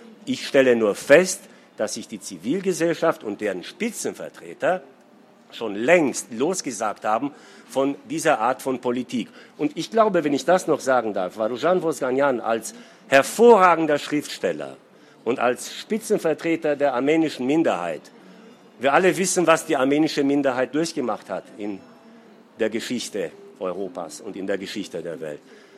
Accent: Romania; now in Germany; muss ich Angst haben, wenn ich morgen nach Bukarest fliege, dass ich festgenommen werde, weil ich meine alte Heimat diffamiert habe

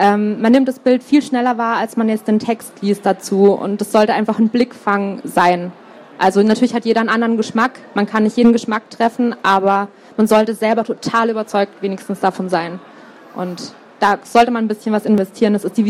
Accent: Konstanz, Baden-Württemberg, Germany; Und in Konstanz, da wo ich herkomme, da war es so, dass ich auch eben in den Buchladen gegangen bin

